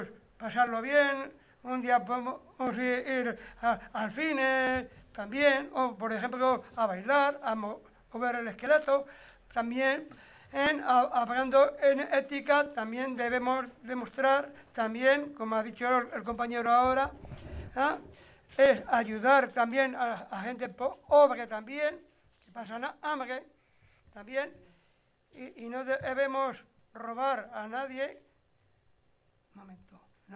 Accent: Soria, Castile and León, Spain; born there; Bueno, yo nací en Soria

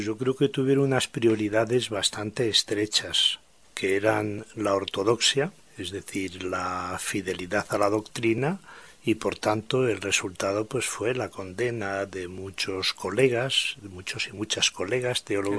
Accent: Castile and León, Spain; soy un castellano de la Castilla la Vieja, palentino, efectivamente, hijo de una familia numerosa, seis hermanos, yo el mayor, de una familia campesina, modesta, viviendo en una forma muy austera

